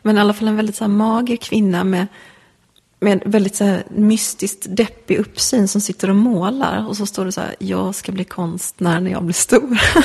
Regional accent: Sölvesborg, Blekinge, Sweden; under min uppväxt i Sölvesborg så hängde jag jättemycket på ett ställe som hette Ungdomshus.

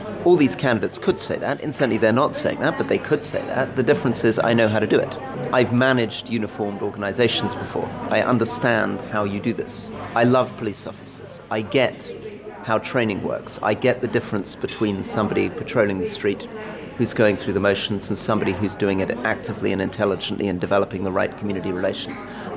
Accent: London, United Kingdom; Fundamentally, I'm a Londoner, but I'm a Londoner who has experience delivering in Britain and all over the world.

